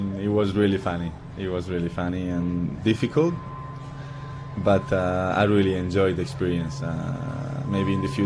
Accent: Toledo, Castilla-La Mancha, Spain; born there; English is a second language; I was born near Madrid, in Toledo, which is a nice city, like 40-50 kilometers away from Madrid.

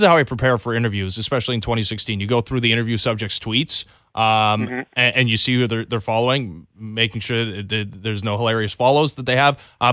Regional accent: Oakville, Ontario, Canada; I'm from Oakville.

